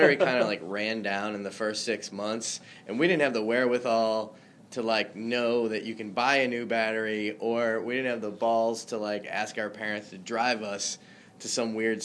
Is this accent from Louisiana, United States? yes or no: yes; New Orleans, Louisiana, United States; but we grew up in New Orleans. It's kind of like a third world place. We went to prep schools.